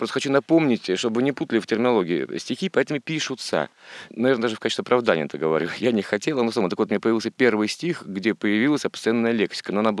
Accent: Leningrad, Saint Petersburg, Russia; У меня дедушка воевал, и сам я ленинградец.

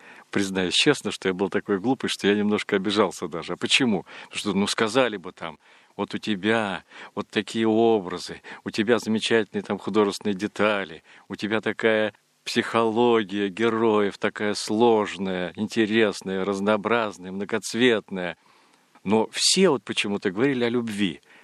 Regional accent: Mukhorshibir, Buryatia, Russia; born there; Я родился в селе, название у него бурятское, Мухоршибирь. Это означает низкое место, заросшее кустами. То есть это долина реки, вокруг луга, а дальше поднимаются по склонам сопок, поднимаются улицы, село с обеих сторон.

